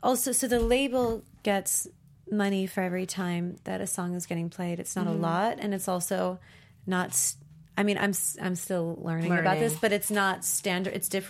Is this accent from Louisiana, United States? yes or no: no; Chicago, Illinois, United States; which was crazy because I'm from Chicago.